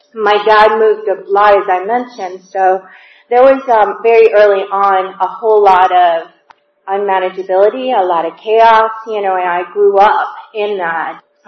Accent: Puerto Rico; born there; I was born in Puerto Rico.

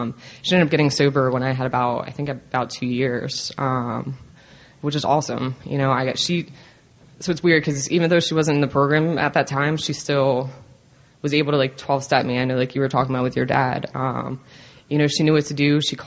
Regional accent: Maryland, United States; So, I'm from Maryland. If you know where Maryland people are sitting, they're right here.

